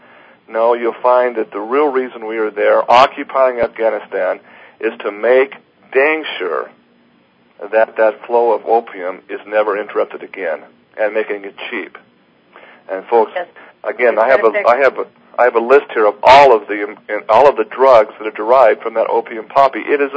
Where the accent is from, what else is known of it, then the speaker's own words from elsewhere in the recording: United States; I, just as an American, could not believe